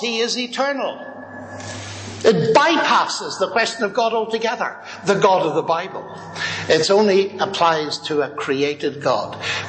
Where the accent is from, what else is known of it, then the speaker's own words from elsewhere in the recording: Armagh, Northern Ireland, United Kingdom; this is my home country, and I come from Armagh. You've heard of Armagh, haven't you? It's a way up country.